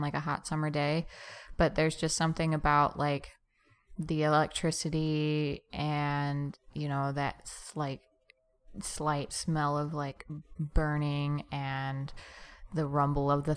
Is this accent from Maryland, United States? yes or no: no; Tucson, Arizona, United States; also born or lived in Mesa; I was born in Arizona. I was born in Mesa, but I grew up in Tucson.